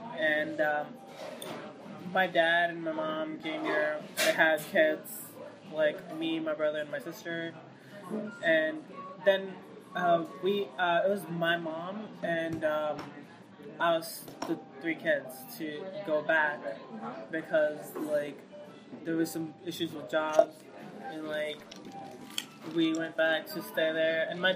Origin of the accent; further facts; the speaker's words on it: Pakistan; I was raised in Pakistan because my mom and dad came here, then were like looking for jobs